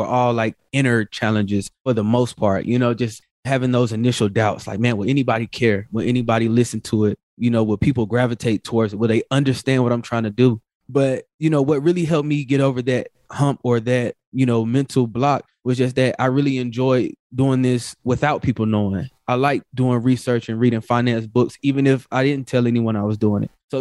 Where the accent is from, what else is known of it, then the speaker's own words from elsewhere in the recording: the South, United States; I would hear like, man, I'm from the South.